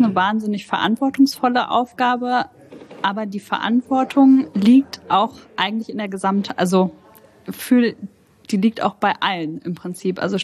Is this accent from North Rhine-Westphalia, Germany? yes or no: yes; Cologne, North Rhine-Westphalia, Germany